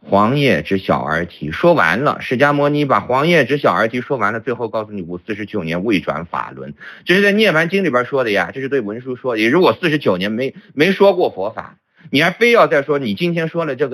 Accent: Kunming, Yunnan, China; also born or lived in United States; 我们昆明，我昆明人

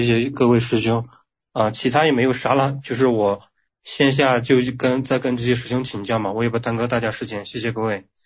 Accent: Kunming, Yunnan, China; 我是昆明的

